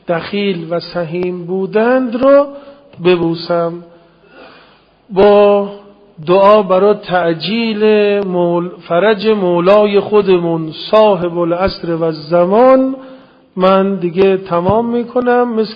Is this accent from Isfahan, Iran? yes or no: yes; Isfahan, Iran; منم که از اصفهان بلند شدم با آمدم اینجا